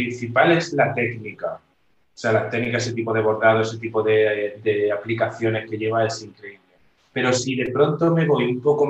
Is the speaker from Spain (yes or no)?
yes; Spain; Como español, me parece que debo de hacer homenaje a mi tierra, a mis raíces y a mi cultura, que es esa.